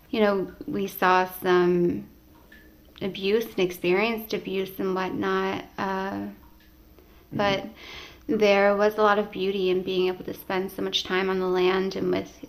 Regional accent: Happy Valley-Goose Bay, Newfoundland and Labrador, Canada; We grew up in Happy Valley Goose Bay, okay, in Labrador. But my family, my mother's family, comes from Hopedale. And my dad's family comes from Davis Inlet. We spent most of our summers in Hopedale

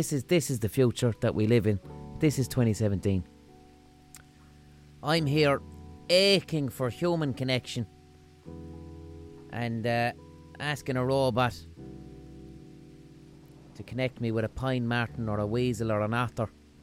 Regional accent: Limerick, Munster, Ireland; accent: Limerick; And I used to have to speak in an American accent because she didn't understand my Limerick accent.

